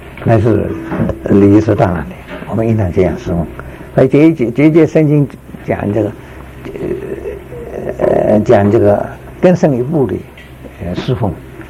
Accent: China; 也没有说我是中国人不好用

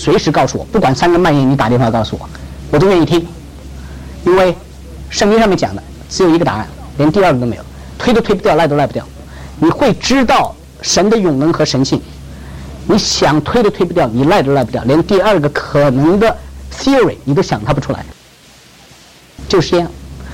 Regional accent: China; 他的思想影响我们中国人影响得很深，因为他在20世纪的头十几年20年到我们中国去过

